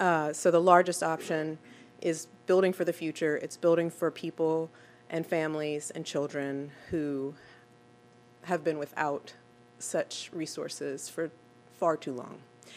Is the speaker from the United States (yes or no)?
yes; Abbeville, Louisiana, United States; I grew up in Abbeville, and I remember riding my bike to the library as a kid